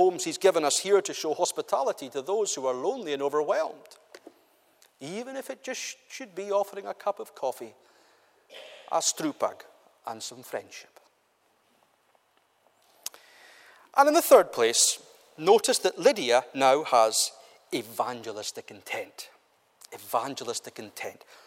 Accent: Scotland, United Kingdom; Now, we're not English, we're Scots, but the same is often true of us

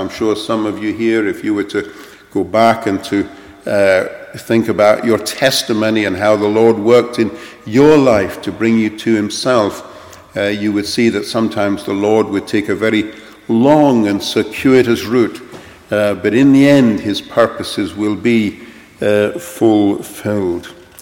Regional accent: London, United Kingdom; I grew up in London, and when you go around the center of London, just as in the center of Edinburgh, there are many fine statues

